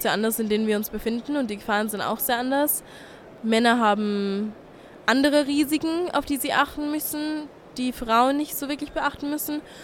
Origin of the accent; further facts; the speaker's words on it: Vienna, Austria; ich bin 22 Jahre alt und ich komme aus Wien.